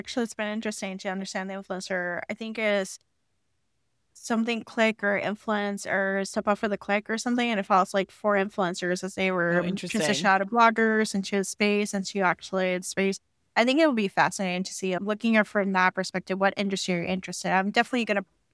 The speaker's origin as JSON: {"language": "English", "country": "Puerto Rico", "said": "I come from Puerto Rico"}